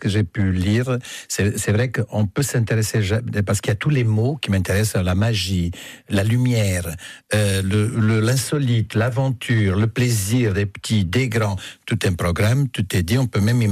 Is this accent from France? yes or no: no; Portugal; French is a second language; Parce que moi, en tant que portugais, j'ai déjà mal à comprendre toutes les choses.